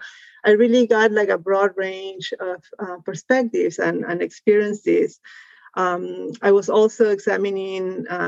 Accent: Argentina; I grew up in Argentina. I lived there as a young adult.

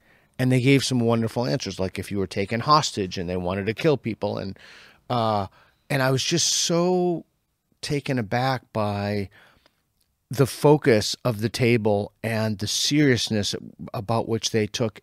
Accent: United States; As an American, I'm having trouble with this.

